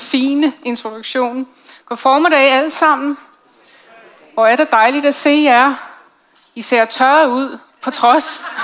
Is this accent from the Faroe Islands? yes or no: no; England, United Kingdom; Danish is a second language; also born or lived in Iran / Belgium; now in Denmark; så er jeg er født i Iran, og jeg er opvokset i England, og jeg valgte at læse teologi i Belgien.